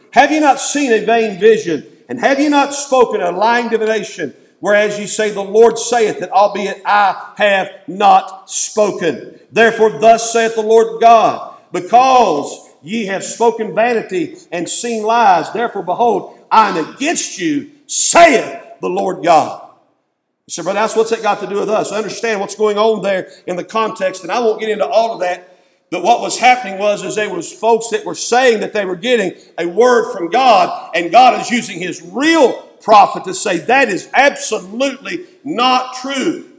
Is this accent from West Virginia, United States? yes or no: yes; West Virginia, United States; And look, I'm a hillbilly, and I'm from West Virginia, and I'm not ashamed of that.